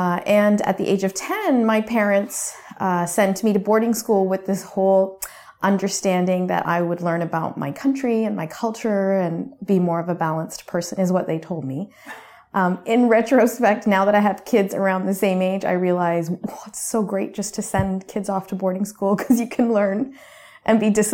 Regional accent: Canada; So I was born and raised in Canada. Mm-hmm. And my parents immigrated.

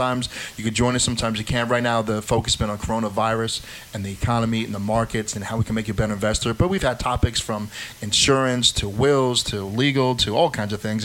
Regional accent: New York, United States; So I grew up in Northern Westchester, and that's when WLNA was very big.

